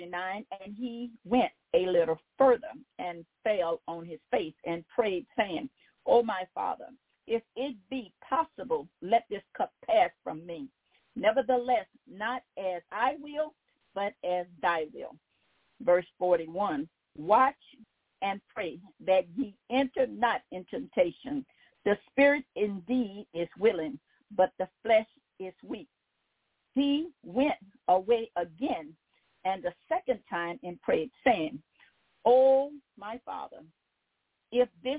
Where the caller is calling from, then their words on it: Baton Rouge, Louisiana, United States; Good evening, my brothers and sisters. … I'm calling from Baton Rouge, Louisiana.